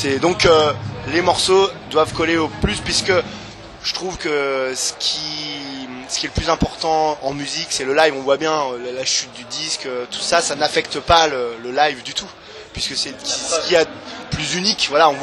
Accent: Paris, Île-de-France, France; On est de Paris.

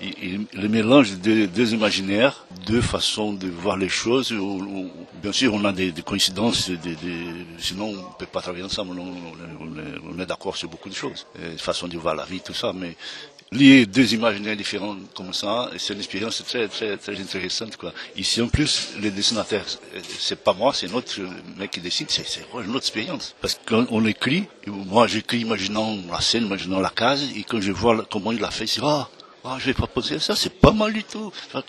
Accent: Rio de Janeiro, Brazil; mon enfance à Rio, au bord de la mer de cette région de Rio, c'est forêt vierge, exubérante, et la mer, et plage au sable blanc

